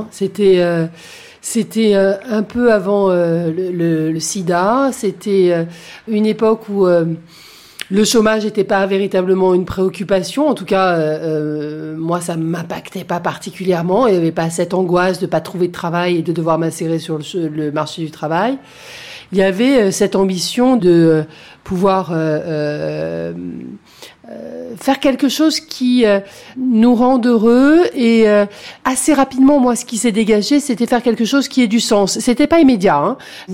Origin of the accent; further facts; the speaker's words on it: Avignon, Provence-Alpes-Côte d'Azur, France; j'ai grandi à Avignon dans les années 90, qui est quand même une petite ville de province balayée par le Mistral